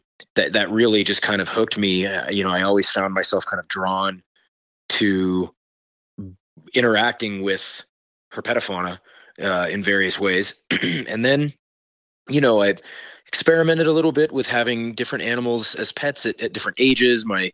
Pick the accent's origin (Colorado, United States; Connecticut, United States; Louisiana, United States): Connecticut, United States; New London; born there; I was born in New London, Connecticut, and my dad was in the Navy, and so that just happens to be where he was stationed when I was born.